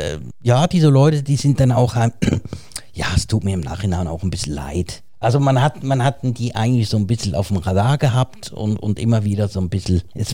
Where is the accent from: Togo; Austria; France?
Austria; Gosau, Upper Austria; Du kannst heute Abend nach Gosau fahren, in dem Kaff, wo ich aufgewachsen bin